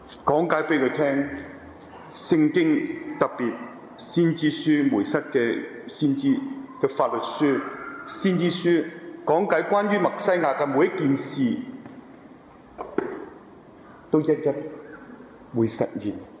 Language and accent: Cantonese; China; 因为过去佢哋嘅思想同我哋中国人一样啊